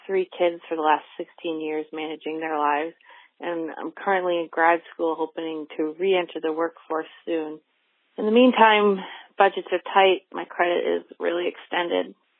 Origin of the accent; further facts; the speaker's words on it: New Hampshire, United States; I'm from New Hampshire.